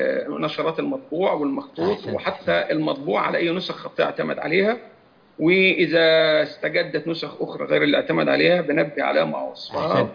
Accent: Monufia Governorate, Egypt; الماجستير والدكتوراه أنا محب لبلدي، أنا من المنوفية.

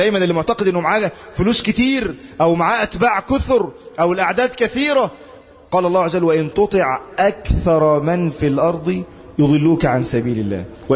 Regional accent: Egypt; بلادنا مصر

